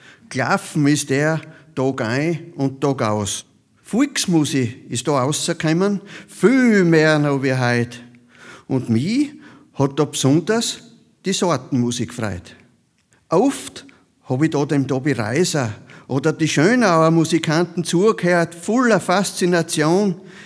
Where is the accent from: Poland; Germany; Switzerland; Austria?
Austria; Krieglach, Styria; Wir sind ja aus Krieglach, also die Anna, die Viktoria und ich, wir sind aus Krieglach